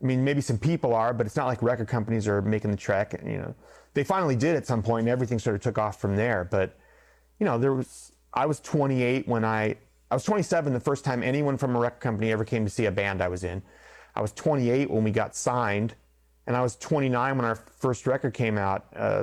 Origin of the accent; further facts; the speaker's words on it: Berkeley, California, United States; I grew up in Berkeley. It's a very, like, they call it a gourmet ghetto.